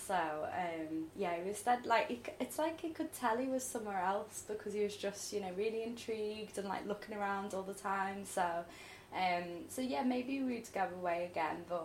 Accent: Liverpool, North West England, United Kingdom; now in London, United Kingdom; So I've been down here like 11 years.

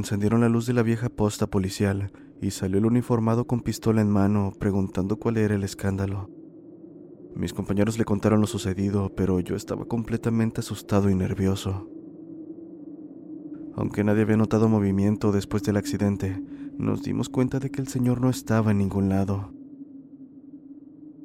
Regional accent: Danlí, El Paraíso, Honduras; y también de Danli, mi ciudad natal.

